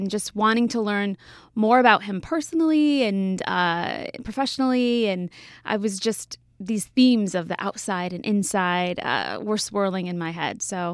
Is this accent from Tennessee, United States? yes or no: no; Michigan, United States; I don't. I'm from Michigan.